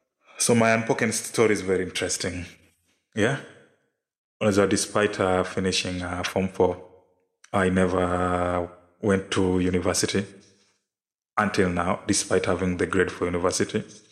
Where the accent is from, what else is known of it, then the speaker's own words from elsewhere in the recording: Kisumu, Kisumu County, Kenya; born and bred in Kisumu, Ukundo home.